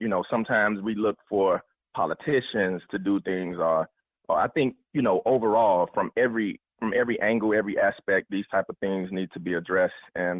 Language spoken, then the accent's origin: English; Fort Lauderdale, Florida, United States; now in Jacksonville, United States; We actually in Jacksonville. We're from Fort Lauderdale, Miami, Fort Lauderdale, but we've been in Jacksonville for about 4 years.